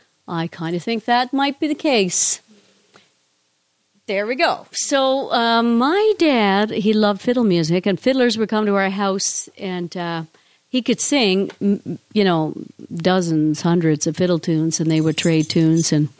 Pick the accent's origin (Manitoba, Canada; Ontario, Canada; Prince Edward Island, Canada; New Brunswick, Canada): Prince Edward Island, Canada; when I was a kid growing up in Prince Edward Island